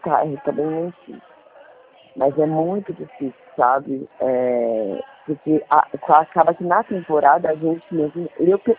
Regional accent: Praia Grande, São Paulo, Brazil; E a gente é daqui de Praia Grande.

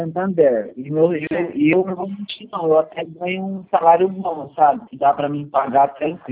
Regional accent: Ribeirão Preto, São Paulo, Brazil; eu sou daqui de Ribeirão Preto.

